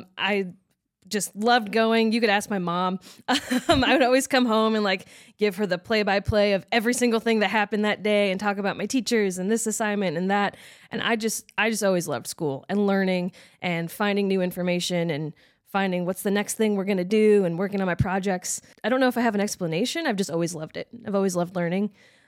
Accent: Illinois, United States; moved away as an adult; also born or lived in Indiana; now in Texas, United States; I grew up in Illinois, and then I went to school at Indiana University for music education. And then once I graduated, I moved down to Texas, and I've been teaching high school band ever since then.

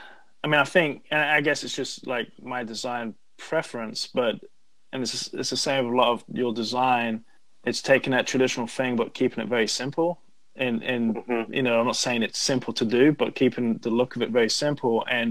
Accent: London, United Kingdom; I'm from London.

